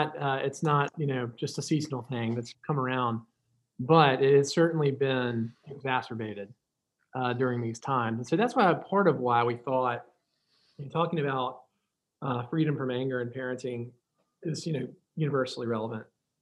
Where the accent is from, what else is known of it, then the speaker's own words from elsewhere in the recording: Birmingham, Alabama, United States; Anna and I are kind of homogenous in the sense that we're both from Birmingham.